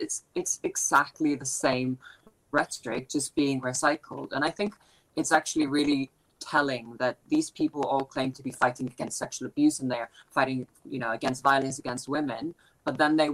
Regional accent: Iceland; now in United Kingdom; I noticed this quite particularly because I'm from Iceland originally.

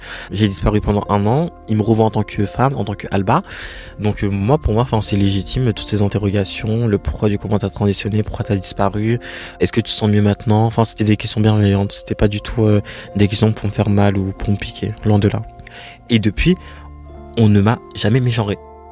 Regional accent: France; parce que je suis française.

